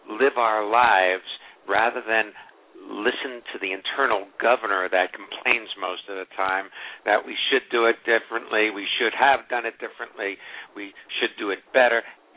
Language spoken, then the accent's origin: English; New York, United States; born there; I was born in New York.